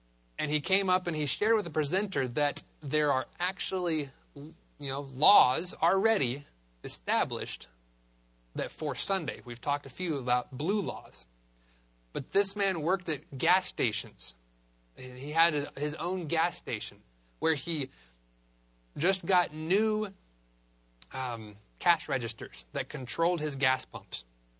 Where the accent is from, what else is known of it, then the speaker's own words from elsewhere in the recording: United States; born there; Now, I'm a fully an American, like I say. I love being American. I was born in America.